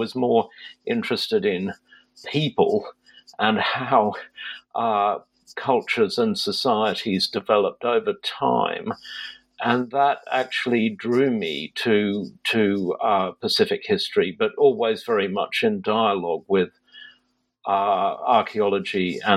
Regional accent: Sydney, New South Wales, Australia; I grew up in Sydney in Australia, but after I finished secondary school, I spent time in Europe.

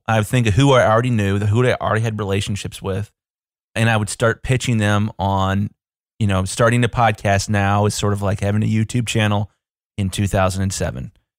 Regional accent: Columbus, Ohio, United States; I'm from Columbus, Ohio. We're a pretty big city. I think it's like the 13th or 14th largest in the country, in the United States.

